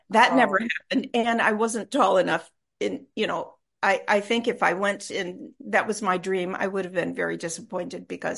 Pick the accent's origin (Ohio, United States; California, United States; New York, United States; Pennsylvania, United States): Ohio, United States; moved away as an adult; I grew up in Ohio, and I was a dancer, and I went to Texas to join a dance troupe in college, and I never went home.